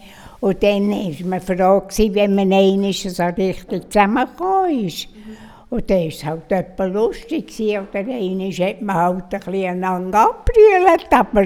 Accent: Bern, Switzerland; born or raised there

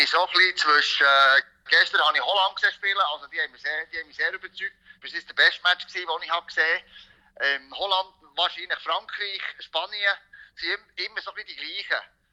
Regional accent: Bern, Switzerland; Im alten Wankdorf-Stadion, das hat natürlich als Berner sehr gefällt.

